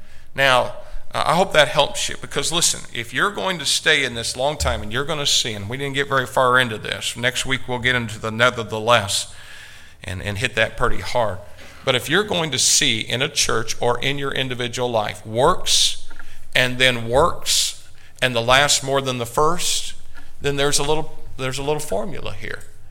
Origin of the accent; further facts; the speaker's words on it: Indiana, United States; And, of course, it was a swish, nothing but net, because I am from Indiana.